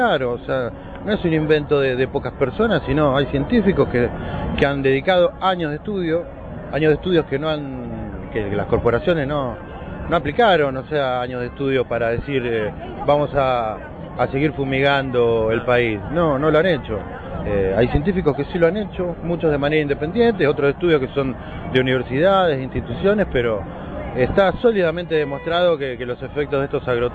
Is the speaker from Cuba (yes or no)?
no; Argentina; porque, bueno, somos argentinos